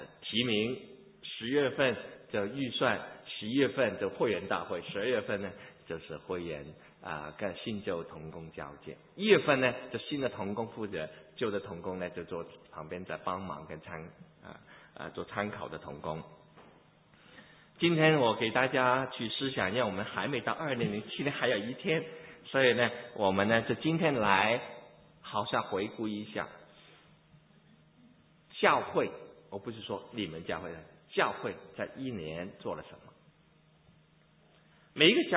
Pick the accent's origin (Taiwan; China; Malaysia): China; now in United States; 我们中国人，我看我们中国人的日历哈，4700多年哈，我们庆祝中国人的日历的新年